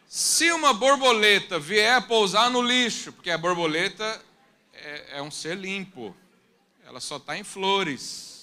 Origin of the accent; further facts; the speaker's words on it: Brazil; É que eu vim lá do interior do Brasil, lá tinha tudo isso.